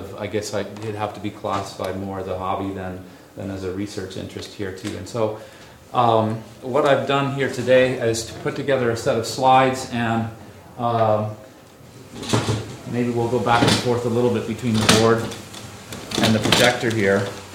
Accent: North Dakota, United States; I grew up in North Dakota, so that's my bias.

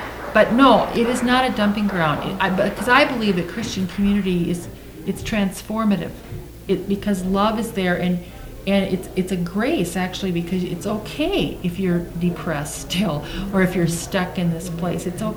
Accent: Minnesota, United States; I'm from Minnesota, and some of you that may know Minnesota may know of the ARC Retreat Center near Cambridge, Minnesota.

